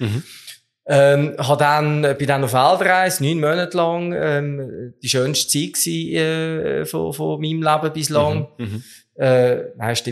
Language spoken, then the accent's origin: German; Romandy, Switzerland; moved away as an adult; now in Lucerne, Switzerland; Ich bin auf Luzern gekommen, ich bin in der Westschweiz aufgewachsen bis Anfangs 20, auf Luzern gekommen, studieren an der HSLU Wirtschaftskommunikation.